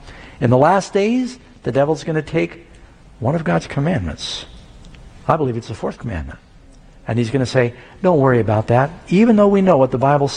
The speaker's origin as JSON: {"language": "English", "country": "United States"}